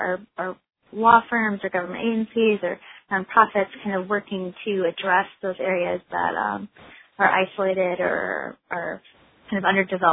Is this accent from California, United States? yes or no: yes; California, United States; I'm from the Imperial Valley, and we're right on the U.S.-Mexico border in Southern California.